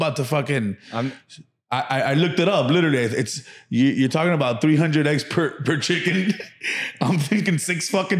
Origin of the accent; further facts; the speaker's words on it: Miami, Florida, United States; But I was born and raised here in Miami. I'm a son to Cuban parents. Everybody thinks I was either born in Cuba or Hialeah. Neither. I was born right here in Mercy Hospital, and I was raised in Little Havana.